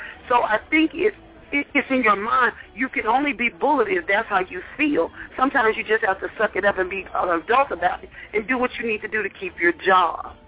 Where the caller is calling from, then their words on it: Atlanta, Georgia, United States; I'm calling from Atlanta, and my comment is this.